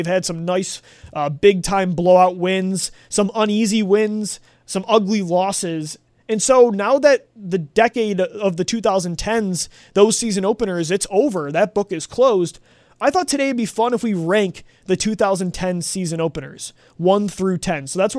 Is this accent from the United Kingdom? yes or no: no; Buffalo, New York, United States; I remember growing up in Buffalo and not having DirecTV, we didn't have Sunday Ticket